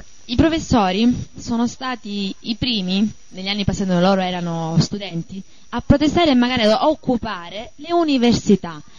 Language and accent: Italian; Piano Conte, Sicily, Italy; io sono di Piano Conte e lancio un appello